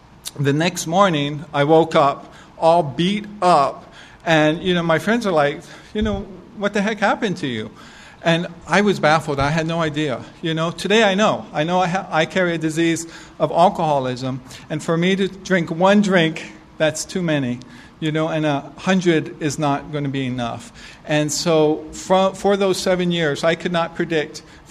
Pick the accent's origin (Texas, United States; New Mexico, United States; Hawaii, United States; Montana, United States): Hawaii, United States; I'm a local boy. I grew up here in Hawaii. My father grew up here.